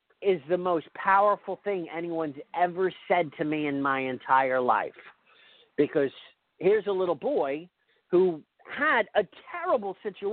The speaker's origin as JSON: {"language": "English", "country": "United States", "said": "As an American citizen, I have free speech and I have free choice"}